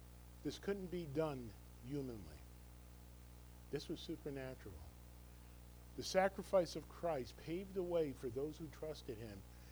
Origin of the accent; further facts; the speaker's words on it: New Jersey, United States; Parallel parking is not a problem for me. I grew up in North Jersey.